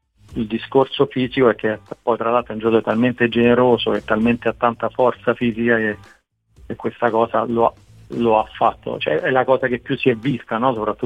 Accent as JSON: {"language": "Italian", "town": "Rome", "region": "Lazio", "country": "Italy", "said": "che già conoscevo chiaramente da Roma, essendo romano anche lui"}